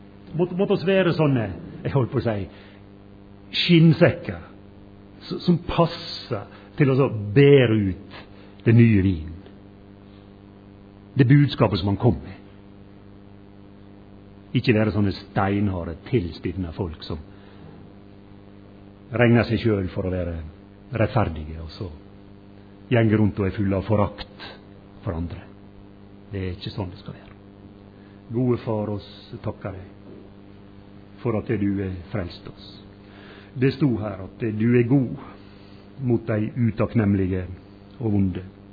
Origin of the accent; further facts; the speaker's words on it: Valderøya, Møre og Romsdal, Norway; Så ser du der jeg kommer ifra, hjemme på Valderøya.